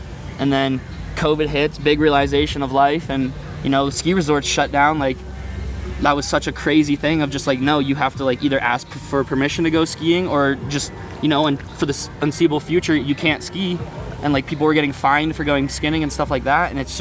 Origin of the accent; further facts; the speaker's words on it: East Coast, United States; I'm from the East Coast